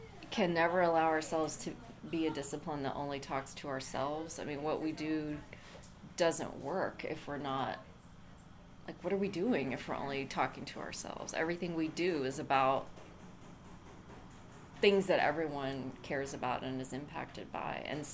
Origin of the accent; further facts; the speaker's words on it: Mexico; So my parents were missionaries, and I was raised early on in Mexico where they were doing Bible translation.